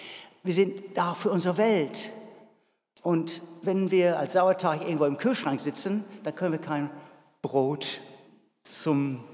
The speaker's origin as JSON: {"language": "German", "region": "England", "country": "United Kingdom", "second_language": "German", "said": "was so mich als Engländer besonders so interessant finde"}